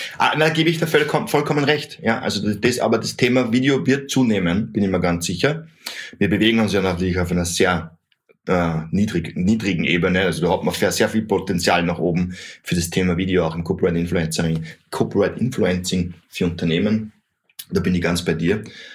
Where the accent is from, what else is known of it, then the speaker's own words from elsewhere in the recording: Austria; Hey, ich bin Österreicher.